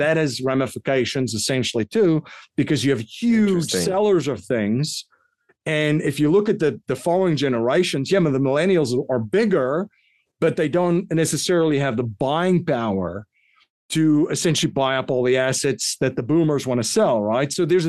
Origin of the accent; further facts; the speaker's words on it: South Africa; But I grew up in South Africa, so you know you still have these coins at a lot of places.